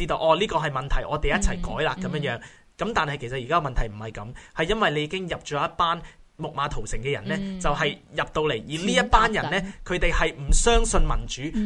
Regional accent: Hong Kong; 即係我哋係中國人，我哋喺香港嚟。

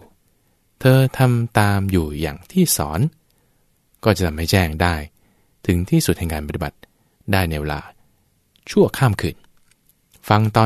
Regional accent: Bangkok, Thailand; now in Udon Thani, Thailand; บ้านอยู่กรุงเทพเป็นคนกรุงเทพนะตัวเองมาอยู่อุดรธานีบวชอยู่วัดบวร

